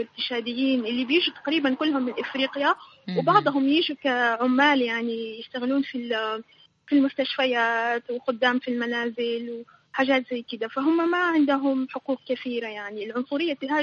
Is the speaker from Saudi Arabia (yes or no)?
yes; Jeddah, Makkah Province, Saudi Arabia; now in France; أنا تولدت في السعودية في جدة في بداية الثمانينات، لأن الوالد كان بيشتغل هناك، وكان بدايتي هناك طبعا، وعشت وترعرعت في المملكة العربية السعودية.